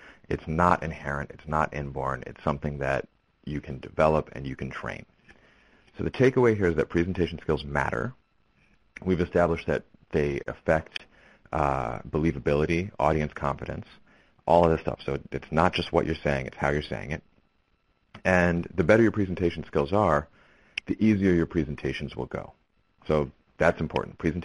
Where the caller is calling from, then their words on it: Manhattan, New York, United States; I'm calling in from Manhattan